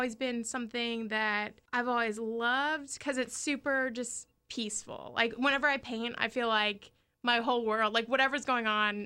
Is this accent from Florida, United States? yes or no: yes; Jacksonville, Florida, United States; I'm from Jacksonville, Neptune Beach.